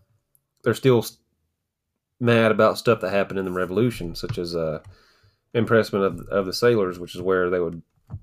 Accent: Appalachia, United States; I'm an Appalachian man.

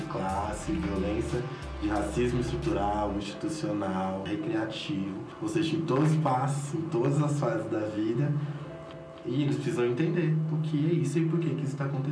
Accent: São Paulo, Brazil; principalmente falando de Parelheiros, que é onde eu moro, onde eu cresci

